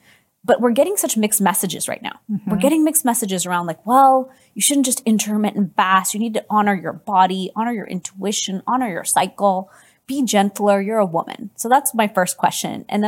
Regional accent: Houston, Texas, United States; I'm from Houston, Texas.

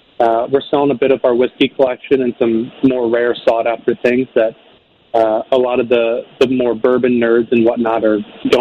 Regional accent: Naperville, Illinois, United States; No, born and raised in Naperville, actually.

